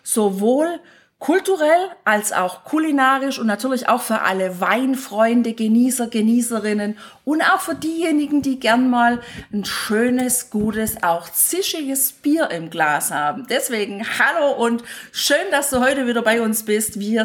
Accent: Bad Urach, Baden-Württemberg, Germany; an meine Heimatstadt, wo ich aufgewachsen bin, Bad Urach

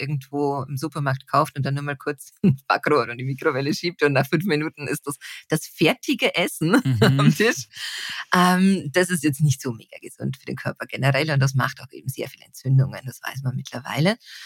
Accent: Austria; ich komme aus Österreich.

